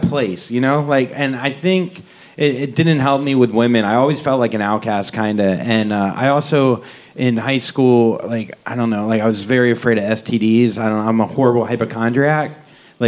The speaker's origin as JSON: {"language": "English", "region": "the South", "country": "United States", "said": "I'm Jewish and I'm from the South though. There was no Jewish kids, you know. I was one of 2 Jewish kids in my grade."}